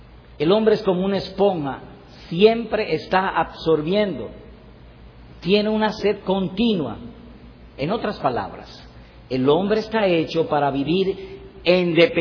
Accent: Cibao, Dominican Republic; Recuerda que yo soy cibaeño y no tengo mucha destreza al hablar.

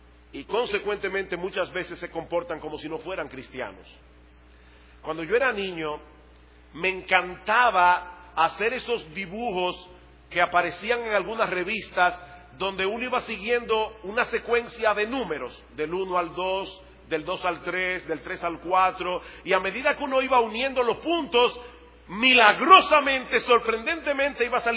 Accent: Dominican Republic; antes que dominicanos, nosotros somos cristianos.

